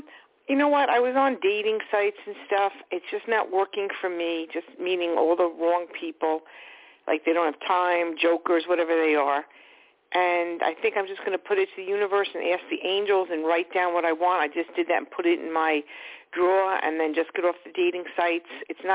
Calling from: New York, United States; Hi, I'm from Long Island.

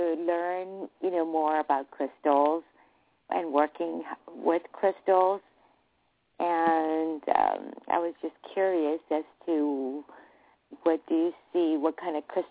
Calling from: Hawaii, United States; I'm calling from Hawaii.

